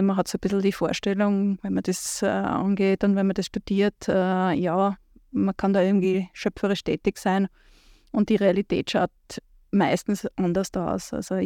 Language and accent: German; Tyrol, Austria; moved away as an adult; now in Vienna, Austria; Ich komme aus Tirol. Ich bin aufgewachsen in Tirol und war bis zu meinem 18. Lebensjahr auch dort und bin zum Studium nach Wien gegangen